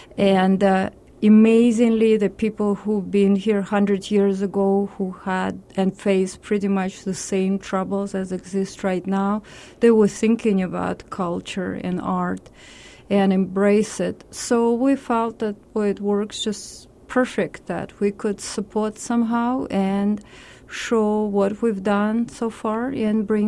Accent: Saint Petersburg, Russia; when we came all the way from St. Petersburg and suddenly see a certain gems in our city

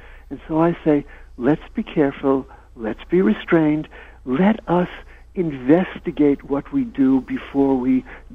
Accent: Brooklyn, New York, United States; I was born and raised in Brooklyn, and everyone around me was a socialist or a liberal.

